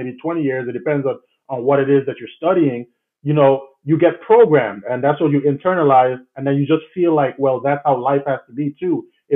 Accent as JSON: {"language": "English", "country": "U.S. Virgin Islands", "tie": "born or raised there", "said": "growing up in the Virgin Islands, there was this, and Tim Duncan was our hero."}